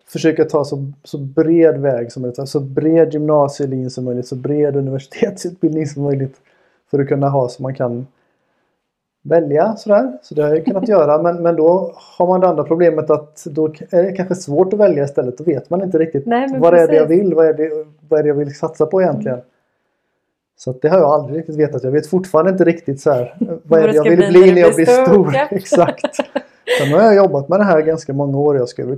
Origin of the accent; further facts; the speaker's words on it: Bankeryd, Jönköping County, Sweden; also born or lived in Gothenburg / Linköping; Jag är född i Göteborg. Mm. Men uppväxt här i Bankeryd.